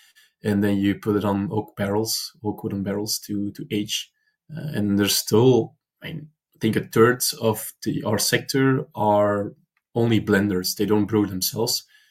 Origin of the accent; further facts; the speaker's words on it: Antwerp, Flanders, Belgium; I mean, I'm not from this region. I'm from Antwerp.